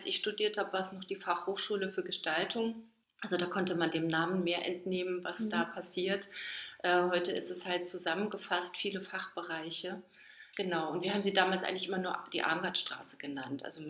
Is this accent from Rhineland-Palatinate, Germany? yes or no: yes; Enzweiler, Rhineland-Palatinate, Germany; Ja, also Idar-Oberstein ist tiefste Provinz und ich komme auch nicht mal aus der Stadt Oberstein, sondern aus einem Dorf in der Nähe, aus Enzweiler. Und das war wirklich super ländlich.